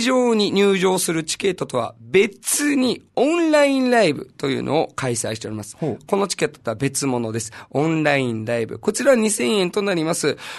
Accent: Nagoya, Aichi, Japan; あの、地元が名古屋なんだけどね。

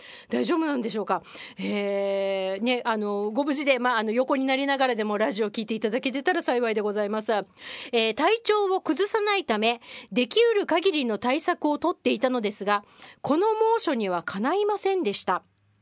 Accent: Kyushu, Japan; 私九州の人間だからヨーグルッペって言っちゃうんだけど

